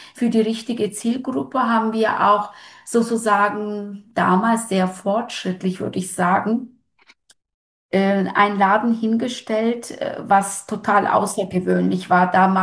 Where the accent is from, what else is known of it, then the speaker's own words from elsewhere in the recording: Turkey; now in Germany; Ich kenne das ja, ich komme ja aus der Türkei.